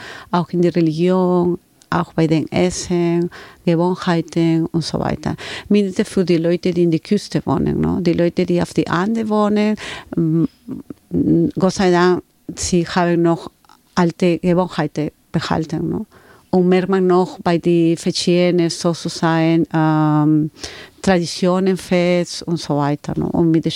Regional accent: Chiclayo, Lambayeque, Peru; German is a second language; now in Germany; Ich bin schon Peruanerin, ne? Peru liegt in Südamerika, ne? Aber ich komme von der Nord von Peru, von Chiclayo. Und Chiclayo liegt ein bisschen mehr, so ungefähr 15 Minuten vom Meer.

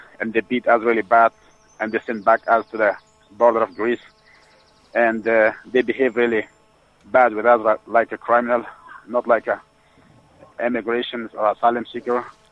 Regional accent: Afghanistan; English is a second language; moved away as an adult; I left Afghanistan. And I come from Afghanistan to Pakistan, Iran, Turkey, and then I crossed the sea by sea, and I arrived to Lesbos Island in 18 February of 2016. And for the last 3-4 months, I'm here in Greece

